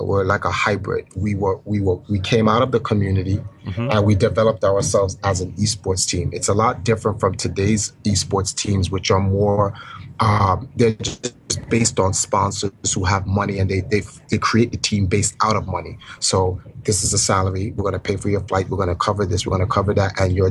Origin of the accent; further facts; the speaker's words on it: Jamaica; moved away; Well, it's a different thing because we're immigrants from Jamaica. So when my parents brought me here, my father was always working.